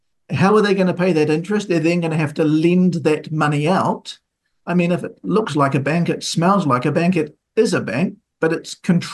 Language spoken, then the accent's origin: English; Taranaki, New Zealand; I grew up in Taranaki